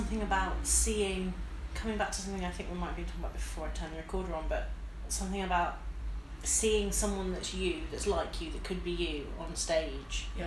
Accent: England, United Kingdom; because I'm from the Midlands and I grew up seeing.

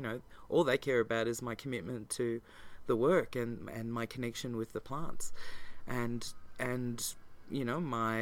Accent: Australia; I'm a mongrel from half a dozen different cultures and ended up with my family in Australia

